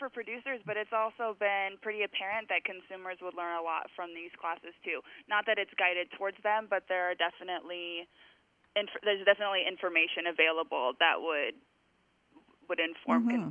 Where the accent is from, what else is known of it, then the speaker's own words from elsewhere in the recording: Gilbert, Iowa, United States; Yeah, I grew up going to Gilbert High School just north of Ames and went to Iowa State for my undergraduate degree in landscape architecture right out of high school